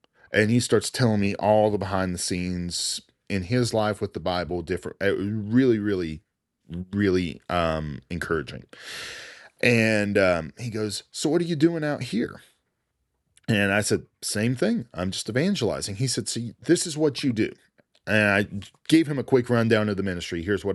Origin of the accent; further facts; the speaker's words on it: Tennessee, United States; I said, no, I'm from Tennessee. But you met me in Atlanta.